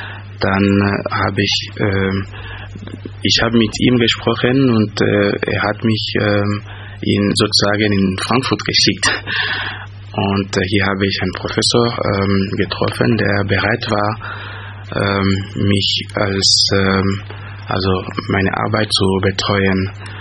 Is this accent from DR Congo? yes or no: yes; DR Congo; German is a second language; moved away as an adult; now in Germany; Ich komme aus Kongo. Ich bin hier in Deutschland seit fast 10 Jahren jetzt. Ich war erstmal an der Uni in Kinshasa, wo ich mein Lizenziat gemacht habe.